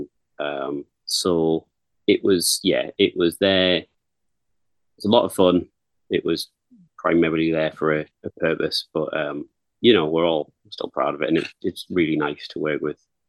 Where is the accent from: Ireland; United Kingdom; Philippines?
United Kingdom; Like, we're British.